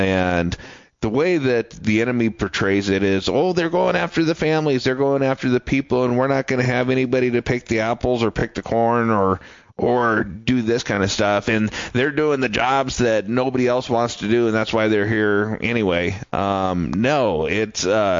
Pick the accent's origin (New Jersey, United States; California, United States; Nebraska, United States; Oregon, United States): Nebraska, United States; Yeah, we used to, growing up in Nebraska, when I was a kid